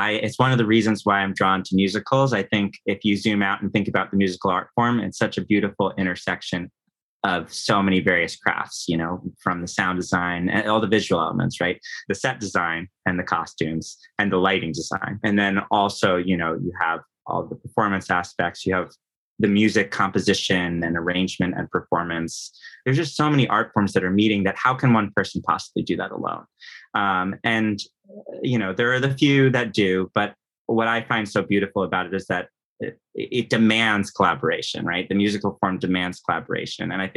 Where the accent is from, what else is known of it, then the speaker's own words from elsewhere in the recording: New York, United States; Well, I grew up in New York, and a lot of the reasons I came back to New York were actually more personal rather than professional.